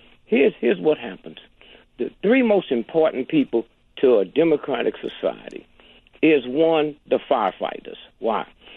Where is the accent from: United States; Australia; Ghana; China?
United States; St. Louis, Missouri; When I was a little boy, growing up in St. Louis, rigidly segregated, I never saw white folks.